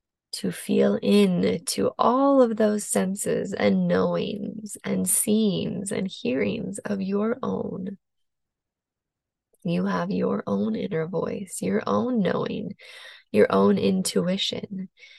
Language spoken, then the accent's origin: English; Washington, United States; also born or lived in New Jersey / France / Australia; I grew up in Washington State for the most part. I did live in New Jersey for a few years when I was younger, and I lived abroad in both France and Australia for a little while.